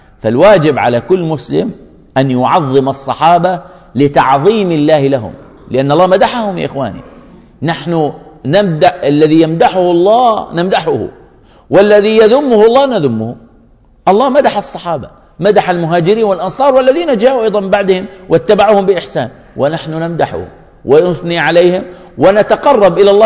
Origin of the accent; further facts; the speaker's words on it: Jordan; وكان يعيش عندنا في الأردن